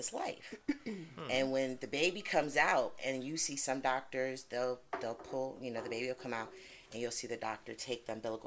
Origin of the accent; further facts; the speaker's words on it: New Hampshire, United States; So I'm originally from New Hampshire.